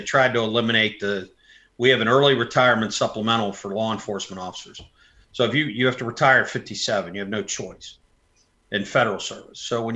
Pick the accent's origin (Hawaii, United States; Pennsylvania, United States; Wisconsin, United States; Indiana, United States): Pennsylvania, United States; I'm from Western PA, and I, you know, I know some of those folks out there.